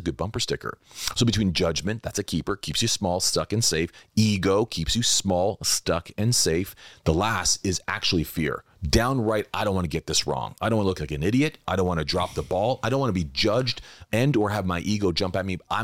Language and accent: English; Toronto, Ontario, Canada; I was born and raised in Toronto, and I was built on Bay Street, but grew up on Wall Street.